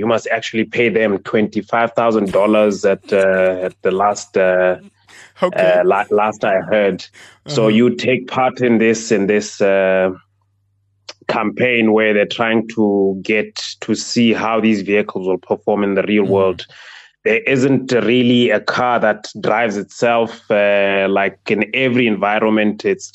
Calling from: Brits, North West, South Africa; I'm joining from Brits.

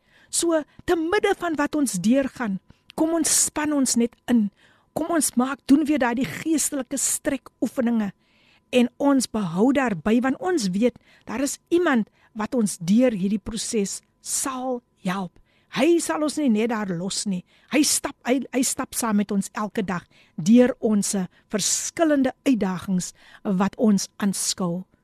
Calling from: Port St. Lucie, Florida, United States; Luister gou hier vanuit Port St. Lucie, Florida. Haha, in Amerika. Ek's al van Januarie hier.

